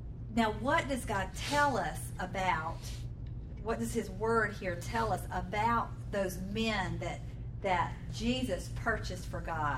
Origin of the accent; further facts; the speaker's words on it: Southern US, United States; moved away as an adult; growing up in the South, I thought that the South was the only place that prejudice took place. And then I married somebody in the Navy and we moved around